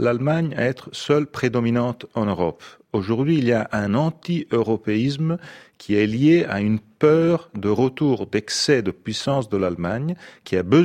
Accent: Italy; French is a second language; Je ne suis pas français, je suis italien.

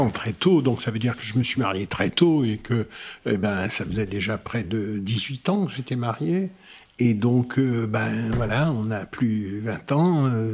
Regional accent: France; que je paye moi aussi en tant que Français

